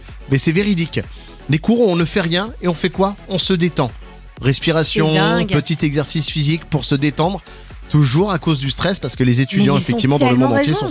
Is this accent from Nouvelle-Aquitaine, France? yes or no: no; Lure, Bourgogne-Franche-Comté, France; born there; Je suis obligé de dire que je suis né à Lure.